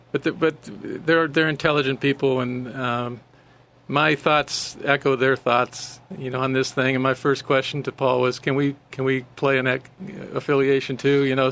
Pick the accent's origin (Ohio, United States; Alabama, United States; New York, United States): Ohio, United States; I'm from Ohio, and I didn't really grow up in a farm setting, although I grew up in a rural setting.